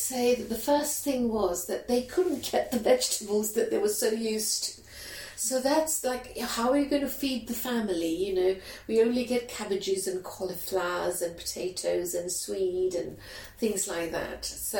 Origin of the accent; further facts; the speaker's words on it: Uganda; moved away; But the girls in the school were already told that I come from Uganda, I am displaced, and they need to be kind to me.